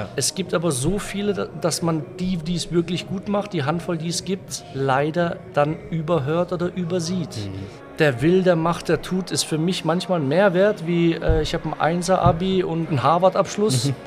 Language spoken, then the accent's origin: German; Baden-Württemberg, Germany; ich bin hier stark verwurzelt. Ich komme aus der Ortenau, ich liebe die Ortenau